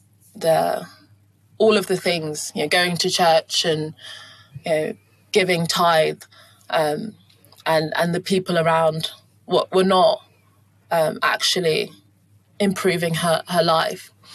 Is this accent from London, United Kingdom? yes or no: no; South East England, United Kingdom; So it was the household that I grew up in was British Nigerian. So as I was raised also in Kent, that it was a majority white British kind of environment in schools and so on.